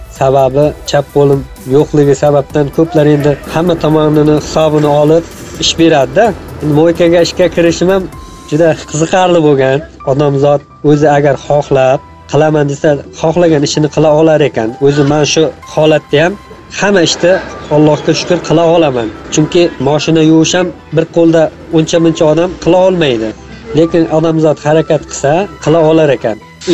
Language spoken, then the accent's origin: Uzbek; Qumqo'rg'on, Surxondaryo Region, Uzbekistan; born there; Surxondaryo viloyati Qumqo'rg'on shahrida tug'ilganman. Yoshim hozirgi kunda 38 da.